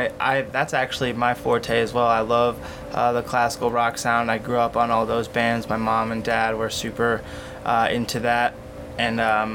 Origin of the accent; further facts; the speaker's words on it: St. Louis, Missouri, United States; I'm from St. Louis. Yeah. So I grew up on Keishi Radio.